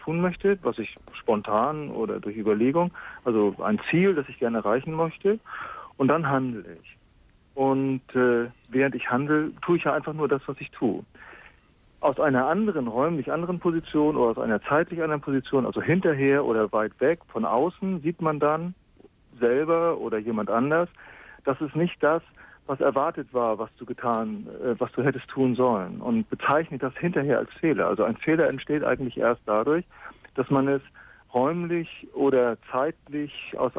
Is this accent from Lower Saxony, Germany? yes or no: yes; Göttingen, Lower Saxony, Germany; Göttingen, ich komme aus Göttingen.